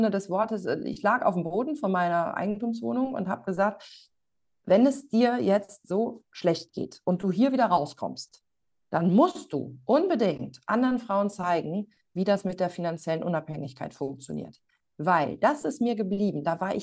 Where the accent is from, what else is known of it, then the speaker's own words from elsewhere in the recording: North Rhine-Westphalia, Germany; ich komme aus dem Lipperland